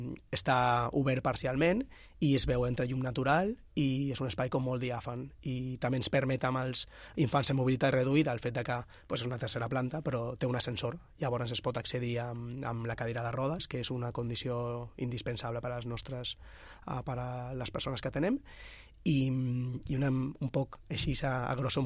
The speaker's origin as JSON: {"language": "Catalan", "town": "Valencia", "region": "Valencian Community", "country": "Spain", "said": "Soc de València."}